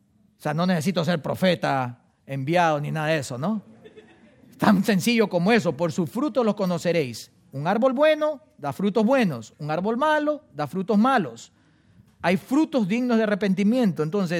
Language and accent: Spanish; Guayaquil, Guayas, Ecuador; accent: costeño; Hablo con acento a lo mejor costeño, porque soy de Guayaquil, Ecuador